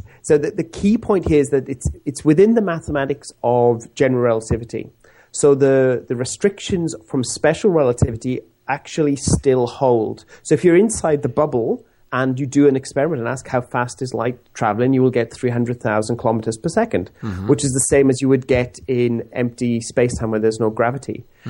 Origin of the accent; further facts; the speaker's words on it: Wales, United Kingdom; working in my home country of Wales